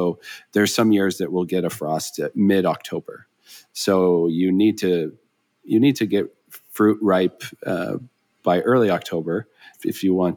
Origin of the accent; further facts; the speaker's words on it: British Columbia, Canada; I'm still, you know, I'm from the Okanagan